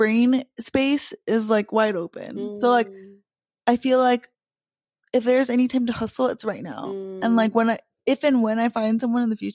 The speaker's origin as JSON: {"language": "English", "country": "United States", "said": "I'm Korean American, you know, marginalized, all the things."}